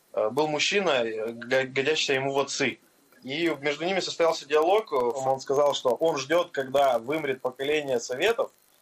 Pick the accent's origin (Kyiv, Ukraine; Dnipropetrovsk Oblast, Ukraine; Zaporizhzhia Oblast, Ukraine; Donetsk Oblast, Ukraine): Donetsk Oblast, Ukraine; Yenakiieve; Я родом из Донецкой области.